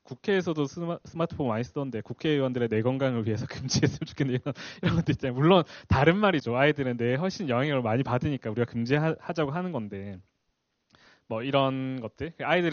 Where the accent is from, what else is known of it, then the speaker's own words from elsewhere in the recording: Busan, South Korea; 제가 이제 부산에서 되게 저는 부산 출신인데 부산에서 되게 유명한 학원이 있었는데